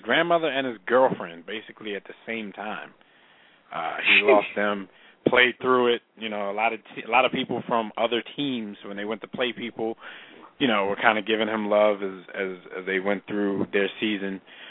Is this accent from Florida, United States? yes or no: no; Philadelphia, Pennsylvania, United States; he's only notable because we're all from Philadelphia. We're Philly fans.